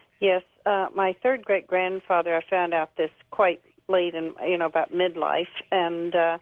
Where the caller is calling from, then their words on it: Bonita, California, United States; I'm calling from California.